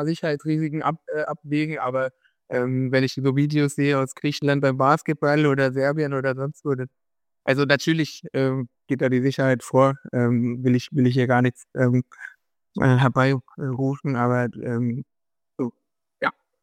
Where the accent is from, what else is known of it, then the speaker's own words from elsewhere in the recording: Hannover, Lower Saxony, Germany; Ich komme ja auch aus Hannover, habe da mein Leben lang verbracht